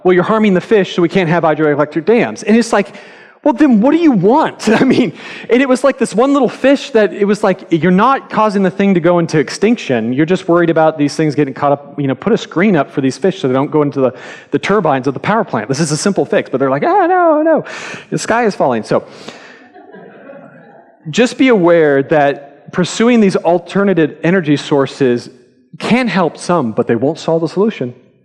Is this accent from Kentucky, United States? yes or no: no; California, United States; born there; moved away; California, my home state that I was born